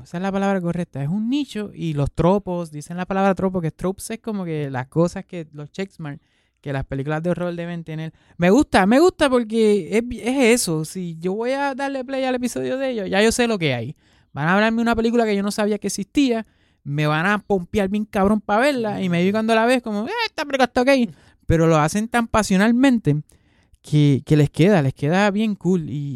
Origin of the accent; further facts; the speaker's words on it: Bayamón, Puerto Rico; yo soy de Bayamón, by the way.